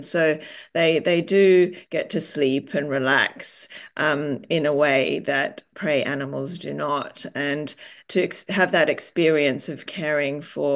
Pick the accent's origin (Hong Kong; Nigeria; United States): Hong Kong; I grew up in Hong Kong and in apartments